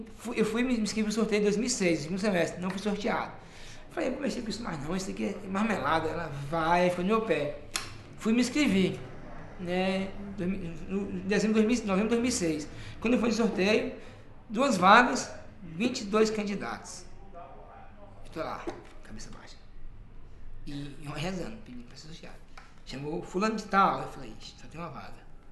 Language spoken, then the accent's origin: Portuguese; Planaltina, Federal District, Brazil; fui criado na cidade, aqui em Planaltina. Né? Fui criado lá no Vale do Amanhecer. Planaltina, Vale do Amanhecer mesmo, ligado. Estudei aqui, cresci aqui. Meus primos todos moram aqui, minha família mora aqui. Mas nunca morei na roça.